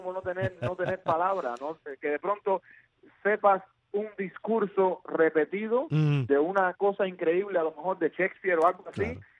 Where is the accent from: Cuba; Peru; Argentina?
Cuba; moved away as an adult; hasta que tuve 22, 23 años, que fue cuando me fui de Cuba